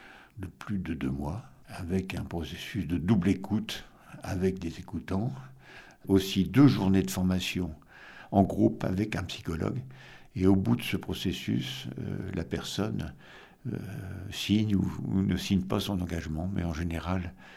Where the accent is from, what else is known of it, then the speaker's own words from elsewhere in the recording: Armentières, Hauts-de-France, France; Il se fait que je suis d'Armentières d'origine